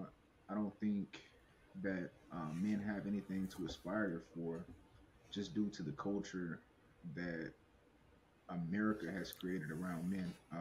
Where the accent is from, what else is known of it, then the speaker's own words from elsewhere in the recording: Chattanooga, Tennessee, United States; I'm from Chattanooga, Tennessee. That's where I reside. That's where I was born and raised.